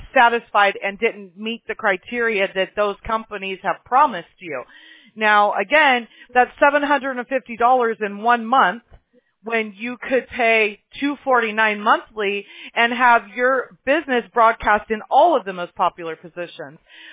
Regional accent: the South, United States; now in Huntington Beach, United States; I was born and raised in the South. So I happened to get out here after my mom brought us out here, and I'm not your typical California person.

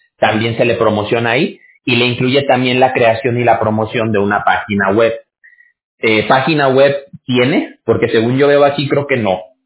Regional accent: Mexico; yo soy mexicano.

